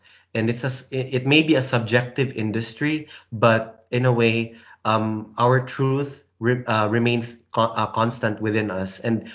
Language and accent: English; Philippines; English is a second language; English is my second language, but I feel more comfortable writing in English than in my native language in the Philippines.